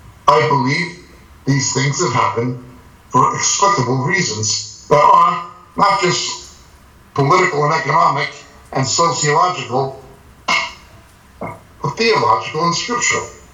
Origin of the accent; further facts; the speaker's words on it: United States; But as an American, Americans don't like colonization.